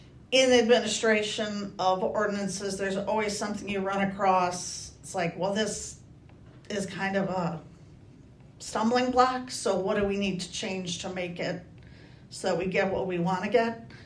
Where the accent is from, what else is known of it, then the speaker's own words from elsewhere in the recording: DeForest, Wisconsin, United States; Before that, I worked for a suburb of Madison, Wisconsin, which is actually my hometown.